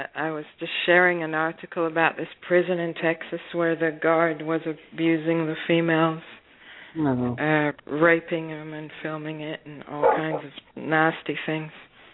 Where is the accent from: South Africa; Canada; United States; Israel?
Israel; I feel damaged from growing up in Israel in an occupying society